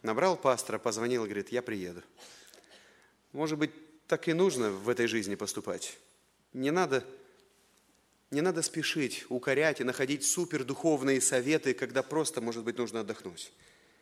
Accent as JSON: {"language": "Russian", "country": "Moldova", "said": "Чувствуете, я приехал из Молдовы, да?"}